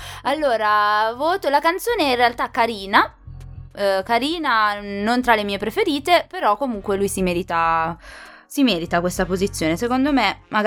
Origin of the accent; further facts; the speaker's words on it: Sesto San Giovanni, Lombardy, Italy; sesto San Giovanni, che un po' mi dispiace perché è dalle mie parti